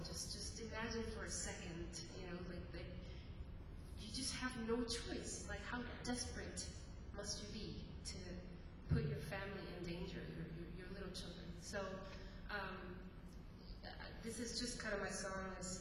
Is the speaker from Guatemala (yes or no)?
yes; Guatemala; especially because I come from Guatemala